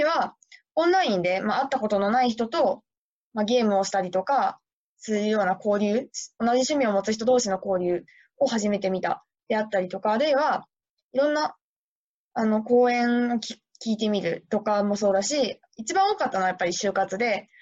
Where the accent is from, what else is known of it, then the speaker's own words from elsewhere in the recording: Shimonoseki, Yamaguchi, Japan; 私は地元は下関市なんですけれども